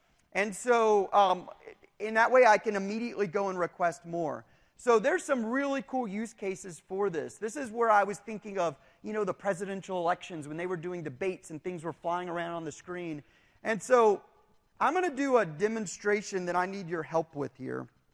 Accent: Dallas, Texas, United States; I'm from Dallas, and these are people from the Gulf Coast area.

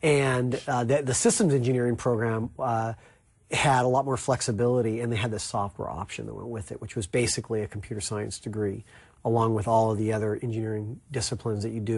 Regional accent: Vail, Colorado, United States; growing up in Vail was a little bit like growing up at Disneyland.

